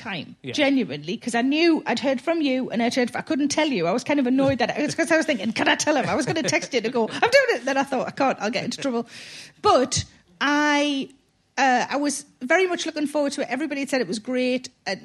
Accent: North East England, United Kingdom; accent: Geordie; I don't think I've ever sounded as Geordie as that.

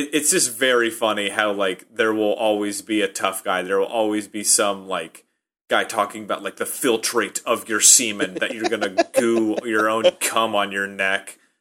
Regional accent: Nebraska, United States; You know, growing up in Nebraska, I met, like

